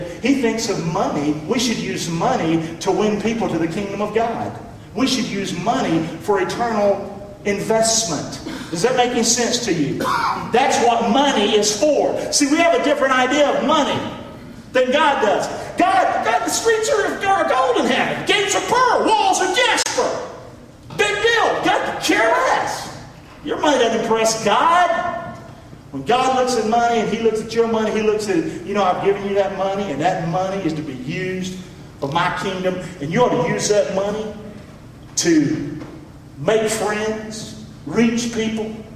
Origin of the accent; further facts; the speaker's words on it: Rockingham, North Carolina, United States; Here's what we called it when I grew up in Rockingham. We would eat around the table. There was eight of us.